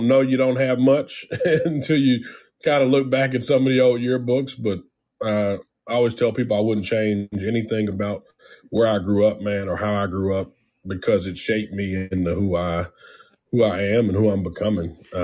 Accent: Charleston, West Virginia, United States; Yeah, so I grew up on Charleston's west side. I went to Glenwood Elementary, where the now famous Mary C. Snow, who has a school named after her, was my first principal.

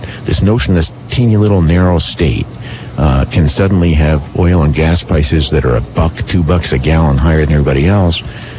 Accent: Vermont, United States; I was born and raised in Windham County.

